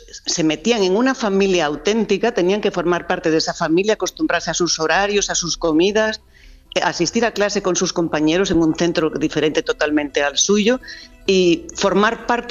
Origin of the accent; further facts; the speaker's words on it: Avilés, Asturias, Spain; also born or lived in Grado; Yo estuve en Grado 41 años. Yo era de Avilés, bueno, soy de Avilés